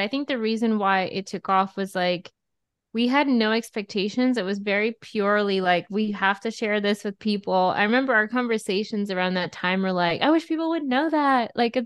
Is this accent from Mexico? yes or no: no; Russia; English is a second language; now in United States; So I grew up in Russia. And when I moved to America, that became like a really big outlet for me.